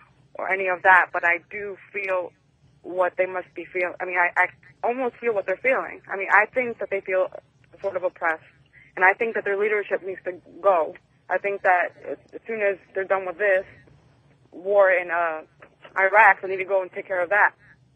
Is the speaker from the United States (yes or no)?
yes; Boynton Beach, Florida, United States; from Boynton Beach, and I'm not Jewish, and I'm not Arab. I'm actually Hispanic, and I'm a Roman Catholic myself.